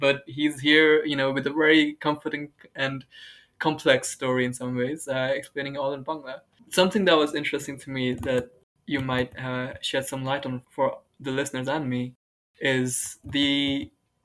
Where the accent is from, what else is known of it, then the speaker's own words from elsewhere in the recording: Pakistan; So I know, as a Pakistani person, Urdu is not seen as a scientific language either.